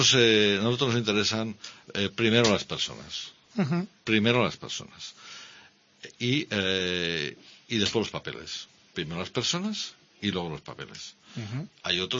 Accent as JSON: {"language": "Spanish", "country": "Spain", "said": "Si somos compatriotas, somos españoles, no somos enemigos."}